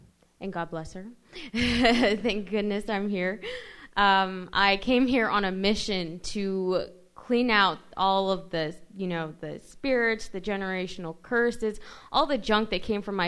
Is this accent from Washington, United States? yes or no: yes; Vancouver, Washington, United States; I'm from Vancouver, Washington.